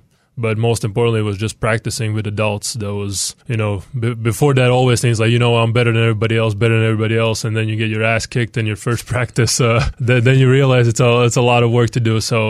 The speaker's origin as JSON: {"language": "English", "country": "Latvia", "tie": "born or raised there", "second_language": "English", "said": "Yeah, you know, for us, since we're a really small country, we're trying not to waste any talent that we have."}